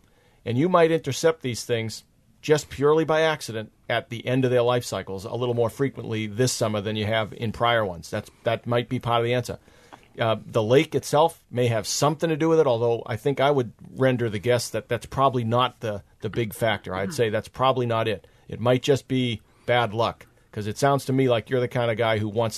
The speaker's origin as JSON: {"language": "English", "region": "Massachusetts", "country": "United States", "tie": "born or raised there", "said": "When I was a little kid, I was growing up in Massachusetts, and I loved snowstorms."}